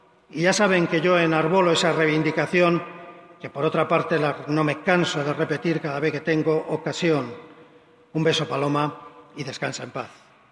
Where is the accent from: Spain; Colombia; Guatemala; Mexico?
Spain; Valladolid, Castile and León; soy vallisoletano y cofrade de la Vera Cruz desde niño. También de forma esporádica he estado unido a otras cofradías de forma presencial aquí en Valladolid.